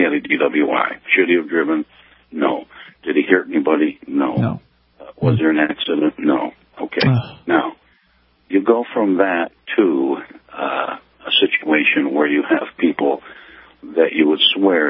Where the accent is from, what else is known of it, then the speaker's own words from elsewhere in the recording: New York, United States; I'm from New York State originally.